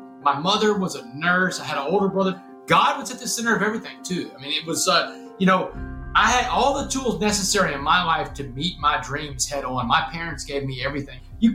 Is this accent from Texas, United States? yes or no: yes; Texas, United States; Texas high school football religion is like a religion down in Texas. And I was the star quarterback in my hometown.